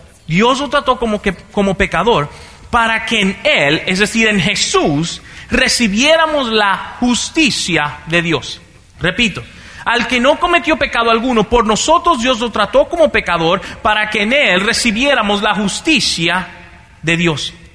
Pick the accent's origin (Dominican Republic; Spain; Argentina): Dominican Republic; ¿O es solamente en mi país? Ay, ya sí fue, ¿verdad? Los dominicanos estamos presos, qué problema.